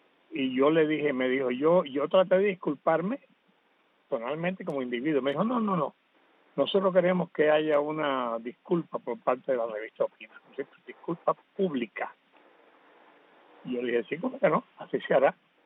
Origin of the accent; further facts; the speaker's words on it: Cuba; also born or lived in Mexico; now in United States; Yo al cabo de unos cuantos años salí de Cuba por primera vez. Y fui a México. Y desde México logré venir hasta aquí, pedí asilo político y soy asilado político desde hace muchos años.